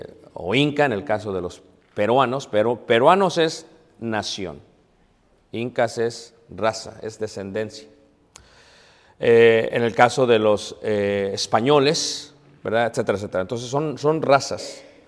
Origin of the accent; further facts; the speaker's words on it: Mexico; Yo soy mexicano, soy de nacionalidad mexicana, ¿verdad? De nacionalidad mexicana.